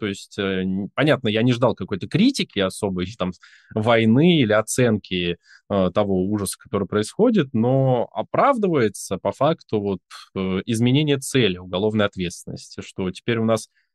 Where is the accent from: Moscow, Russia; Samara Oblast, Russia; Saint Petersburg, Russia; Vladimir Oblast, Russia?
Samara Oblast, Russia; Tolyatti; моего родного города Тольятти